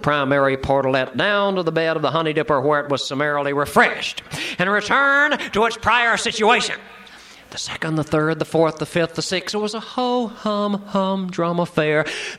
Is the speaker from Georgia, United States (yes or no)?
yes; Nacoochee Valley, Georgia, United States; I was brought up in Nacoochie Valley, Georgia.